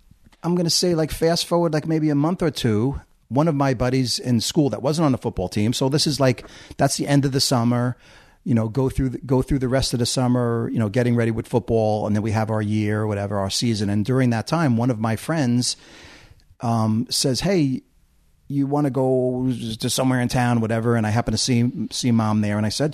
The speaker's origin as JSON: {"language": "English", "town": "Northport", "region": "New York", "country": "United States", "tie": "born or raised there", "also_born_or_lived": "Queens", "said": "I was born in Queens, New York because my mother's doctor was there. Oh. Even though we lived out here in Northport."}